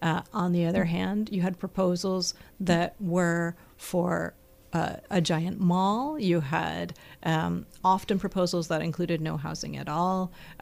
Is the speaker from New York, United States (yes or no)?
yes; New York, United States; I grew up in New York, and I actually spent a lot of time on the Lower East Side. I didn't grow up on the Lower East Side, but I grew up not too far from there.